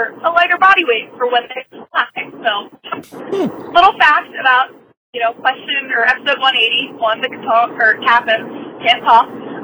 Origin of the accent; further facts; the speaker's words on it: Columbus, Ohio, United States; I'm from Columbus, Ohio, and I'm an animal science major at Ohio State.